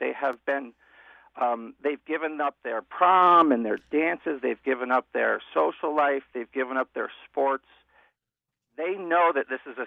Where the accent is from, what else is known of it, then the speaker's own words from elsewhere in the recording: Connecticut, United States; growing up in Connecticut, WTIC was always the voice in the background and the voice of Bob Steele, and this is a thrill for me to be on.